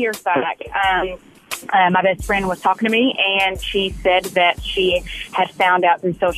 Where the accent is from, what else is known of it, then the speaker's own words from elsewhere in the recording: Nashville, Tennessee, United States; So I'm from Nashville, so you guys know all about the temperature and humidity in the summer.